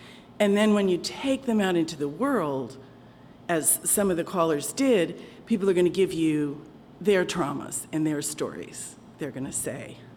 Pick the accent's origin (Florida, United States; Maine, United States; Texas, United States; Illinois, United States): Maine, United States; Blue Hill; I'm from Blue Hill.